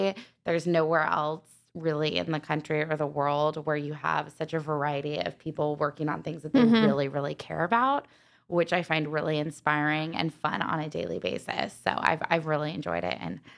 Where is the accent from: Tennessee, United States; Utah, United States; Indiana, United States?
Utah, United States; Salt Lake City; moved away as an adult; now in Washington, United States; So I'm from Salt Lake City, moved out to D.C. 7 years ago